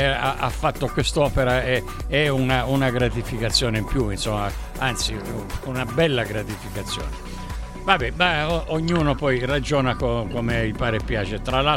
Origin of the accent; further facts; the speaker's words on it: Sicily, Italy; io sono siciliano per cui d'estate naturalmente andavo in Sicilia a casa